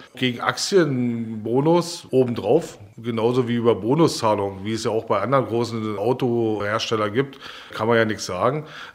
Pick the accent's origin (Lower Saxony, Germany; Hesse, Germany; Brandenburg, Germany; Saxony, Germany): Brandenburg, Germany; Eisenhüttenstadt; Ich komme aus Eisenhüttenstadt, die Bevölkerung hat sich mehr als halbiert dort